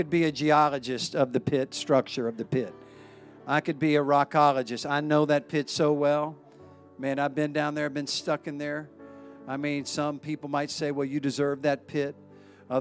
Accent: New York, United States; I'm a New Yorker, so I'm really special.

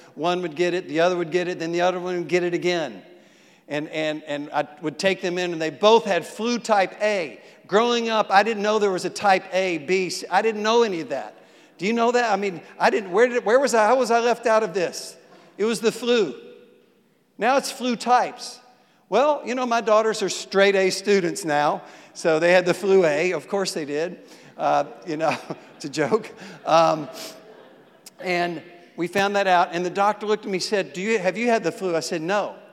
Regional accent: the South, United States; They had a different dialect. I grew up in the South. There are still many people that have this dialect.

